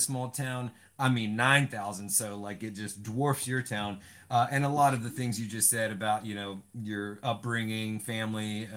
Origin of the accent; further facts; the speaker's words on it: Little Washington, North Carolina, United States; Buddy, I'm from Little Washington. It's 20 minutes east of Greenville.